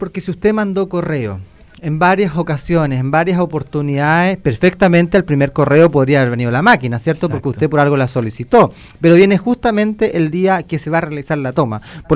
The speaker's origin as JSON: {"language": "Spanish", "town": "Ñiquén", "region": "Ñuble", "country": "Chile", "said": "como yo soy de Ñiquén, le puedo explicar también."}